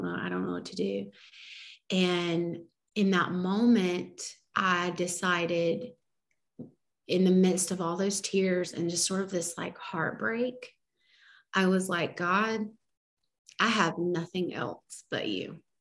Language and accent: English; Georgia, United States; moved away as an adult; so where we lived before was in Georgia and, it was essentially my hometown. I'd lived there my whole life, you know, pretty much for like 30 years.